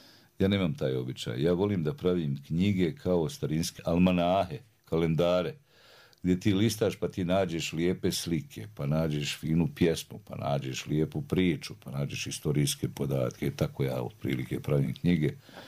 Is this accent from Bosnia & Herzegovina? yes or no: yes; Banja Luka, Republika Srpska, Bosnia & Herzegovina; also born or lived in Zagreb; ja jesam rođeni Zagrepčanin, tamo su mi pokopani i baka i otac i gotovo pola familije, ali ja sam Banjalučanin.